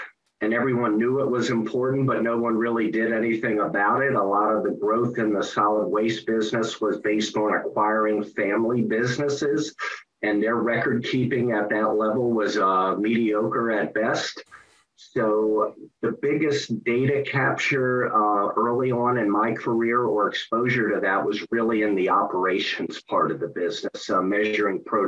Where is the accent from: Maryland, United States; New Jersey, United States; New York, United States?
Maryland, United States; Bethesda; Maryland, just outside of Washington.